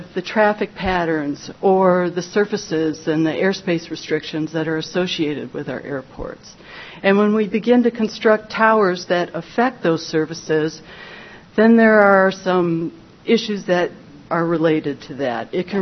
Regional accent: Willow, Alaska, United States; I'm from Willow, Alaska.

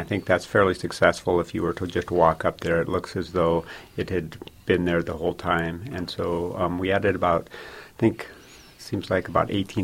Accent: Palmer, Alaska, United States; And so I grew up in Palmer and went to architecture school and graduated in 1994 and came back to Alaska to work and made my home in Palmer because it's my home.

